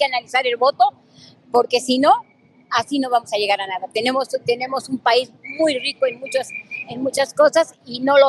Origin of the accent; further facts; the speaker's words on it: Mexico; Pero todos tenemos que apoyar todo el pueblo, todos los mexicanos